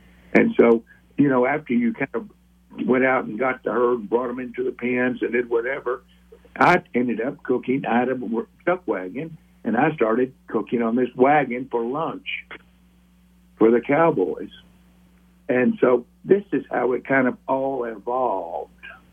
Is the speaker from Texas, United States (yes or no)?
yes; Abilene, Texas, United States; also born or lived in Dallas; I grew up in Abilene, went to school here, military school, et cetera, ended up in Dallas